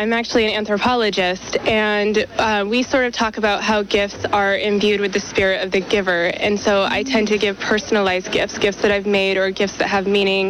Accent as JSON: {"language": "English", "town": "Boston", "region": "Massachusetts", "country": "United States", "said": "I'm from Boston."}